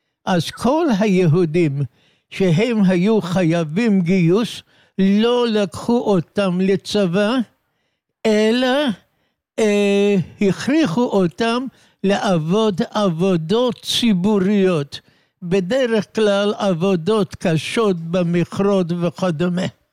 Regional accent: Romania; Hebrew is a second language; ובגיל צעיר מאוד, עוד לא הייתי בן שנה, עברנו לקהילה קטנה, עיירה קטנה או כפר בשם בויה, על יד עיר בשם סדישוארה.

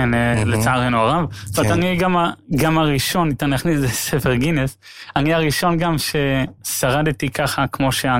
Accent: Jerusalem, Jerusalem District, Israel; נולדתי בירושלים, גר בירושלים, חי את ירושלים, מה שנקרא.

